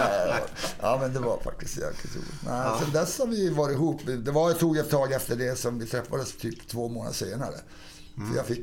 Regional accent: Kiruna, Norrbotten County, Sweden; Jag är född i Kiruna. Ja. Ja, så egentligen är ju min hemstad Kiruna.

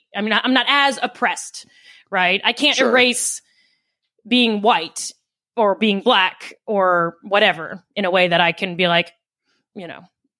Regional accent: Maryland, United States; I will say my Marylander identity has gotten stronger as I've gotten old

